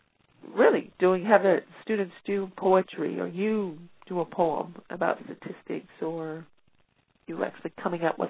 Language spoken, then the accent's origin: English; Texas, United States; now in Buffalo, United States; And, you know, I grew up in Texas, not that it's like in the deep south, southwest.